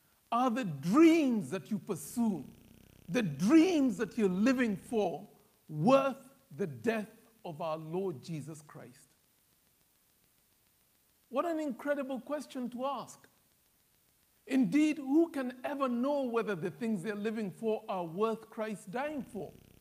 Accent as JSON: {"language": "English", "country": "Kenya", "said": "And I'm a Kenyan, and the British colonized us for 100 years."}